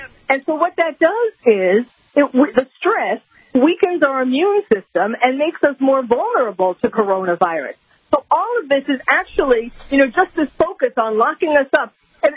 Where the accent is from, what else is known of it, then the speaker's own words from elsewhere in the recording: New York, United States; I'm originally a New Yorker